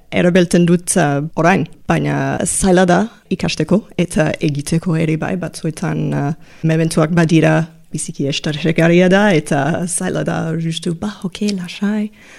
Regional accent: Toronto, Ontario, Canada; Basque is a second language; now in Bayonne, France; Kanadakoa naiz. Euskal Herrian bizi naiz bara 8 urte orain, eta euskara ikasten hasi nintzen duela 2 urte, aika gau eskolan, eta … hemen Baionan

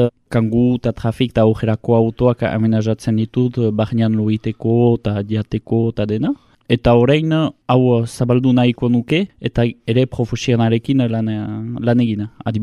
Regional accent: Hasparren, Nouvelle-Aquitaine, France; Azparnekoa naiz, Azketakoa

